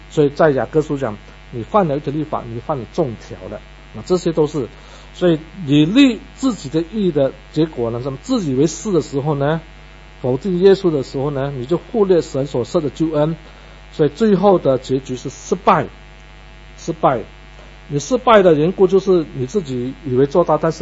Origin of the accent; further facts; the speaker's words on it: Malaysia; 其实我也是马来西亚过来的。